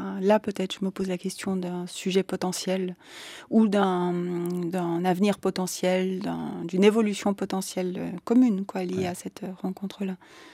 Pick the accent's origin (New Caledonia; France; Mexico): Mexico; moved away as an adult; J'ai quitté le Mexique pour faire mon école de cinéma. Et ensuite, j'y suis retournée en voyage pour le plaisir. Mais je n'ai jamais filmé ce pays.